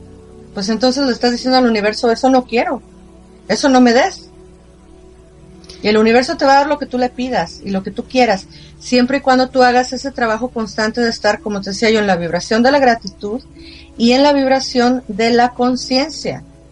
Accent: Mexico; porque los dos somos mexicanos y tenemos esta cultura en México

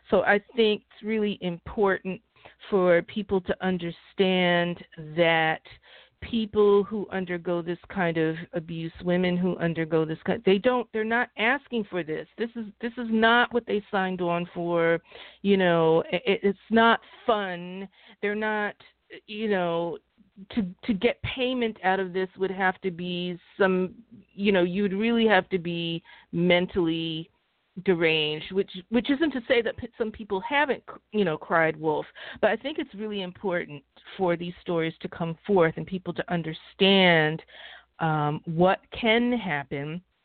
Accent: New York, United States; being a New Yorker who came up, you know, in the 70s, in the 80s, and, you know, that kind of Jewish-centered humor was really New York to me and very influential.

